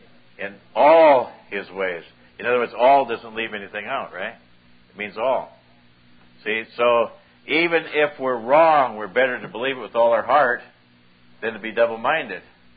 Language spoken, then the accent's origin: English; Ireland; I'm an Irish boy, and I was always taught 13 was an unlucky number.